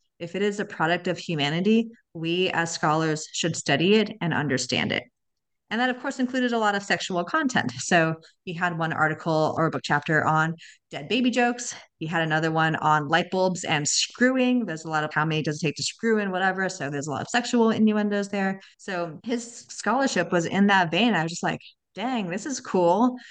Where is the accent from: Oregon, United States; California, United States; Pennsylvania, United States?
California, United States; Los Angeles; Yeah, so I grew up in Los Angeles. And I'm just very lucky to have parents who were classic generational hippies and were very chill and relaxed.